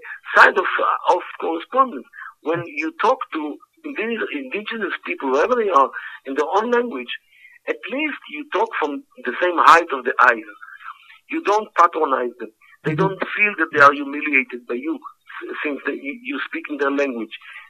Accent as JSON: {"language": "English", "country": "Israel", "tie": "born there", "first_language": "Yiddish", "second_language": "English", "said": "I was born to parents who came from Poland to Eretz Israel in the 30s. And my mother tongue is Yiddish. So Arabic is not my language."}